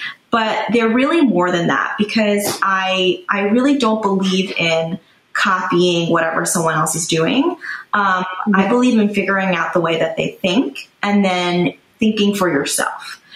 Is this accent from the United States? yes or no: yes; New York, United States; You know, they produce in New York. I grew up in New York.